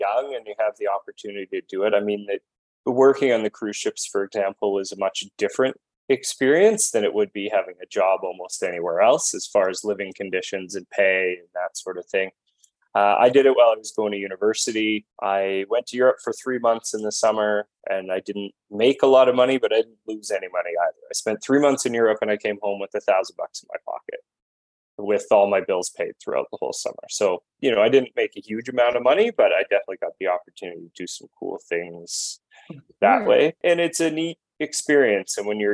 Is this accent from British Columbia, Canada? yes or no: yes; Invermere, British Columbia, Canada; I grew up in Invermere, BC. So in the heart of the Rocky Mountains, you know, super lucky to grow up in that area.